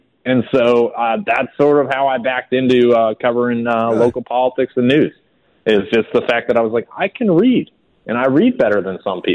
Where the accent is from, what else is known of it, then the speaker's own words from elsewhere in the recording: Rhode Island, United States; I grew up in the Ocean